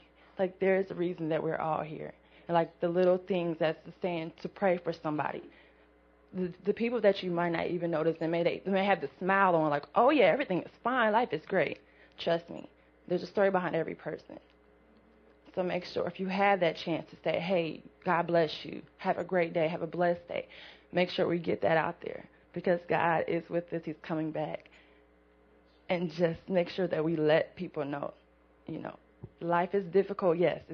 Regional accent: Dayton, Ohio, United States; I'm not from here, I'm from Dayton.

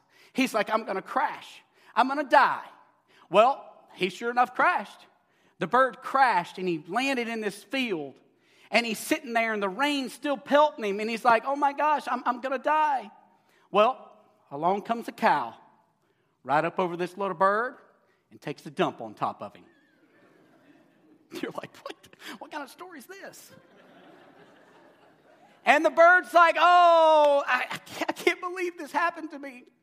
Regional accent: San Diego, California, United States; we're from Southern California, San Diego.

